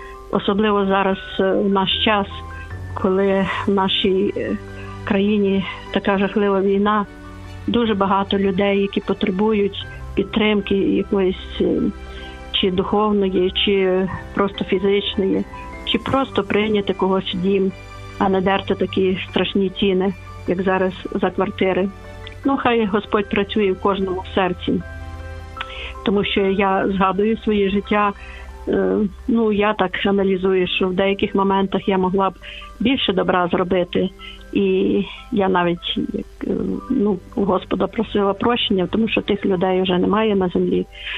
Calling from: Lviv, Lviv Oblast, Ukraine; Я зі Львова

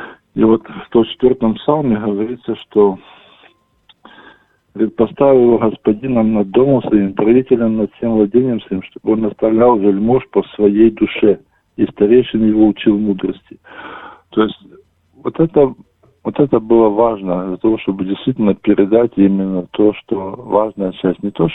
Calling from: Kyiv, Ukraine; Значить, я з Києва.

